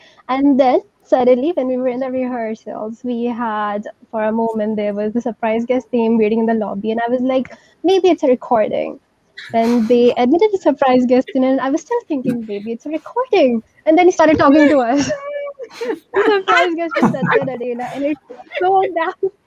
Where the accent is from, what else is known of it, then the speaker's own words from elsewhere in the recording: Delhi, India; I'm from Delhi, India.